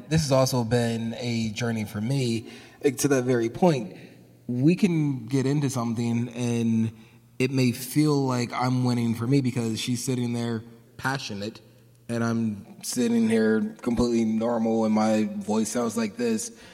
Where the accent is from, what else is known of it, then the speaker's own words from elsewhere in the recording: Philadelphia, Pennsylvania, United States; like, I'm from Philly. It's like, you curse at me, it's like, I'm ready to fight.